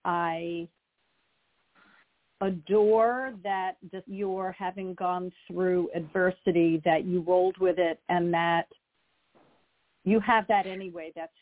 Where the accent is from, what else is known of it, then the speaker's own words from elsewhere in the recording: Long Island, New York, United States; now in New Jersey, United States; I'm originally from Long Island. I now live in New Jersey. I was brought up as an observant, religious, reformed Jew, the most liberal of the denominations.